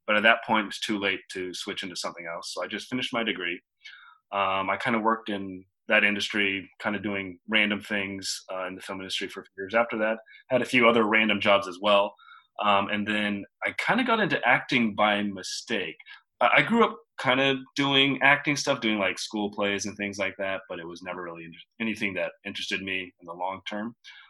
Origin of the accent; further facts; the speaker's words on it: Seattle, Washington, United States; now in Los Angeles, United States; I'm originally from Seattle, born and raised. I now live in Los Angeles, currently actor, model.